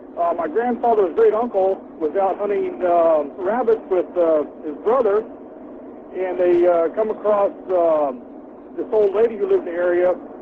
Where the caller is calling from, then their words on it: California, United States; Hey, I'm calling from Central California, driving a truck.